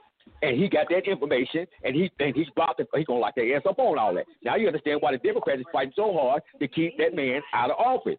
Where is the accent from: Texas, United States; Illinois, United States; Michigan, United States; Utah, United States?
Illinois, United States; Chicago; If it is, I'm ashamed because I'm from Chicago.